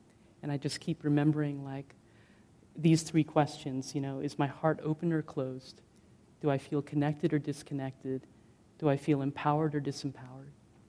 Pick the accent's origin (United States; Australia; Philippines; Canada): Philippines; I come from the Philippines and it's the most Catholic, you know, country in Asia, Pacific Islands.